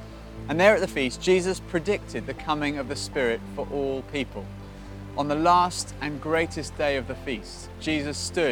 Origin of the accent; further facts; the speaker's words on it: United Kingdom; And he asked me how I was, and being British, I obviously had said, "I'm fine, thanks."